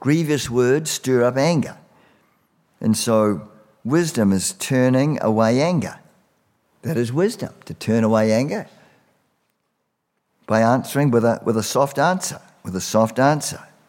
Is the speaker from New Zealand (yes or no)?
yes; New Zealand; You know, when I grew up in New Zealand, I mean, everything was shut on a Sunday.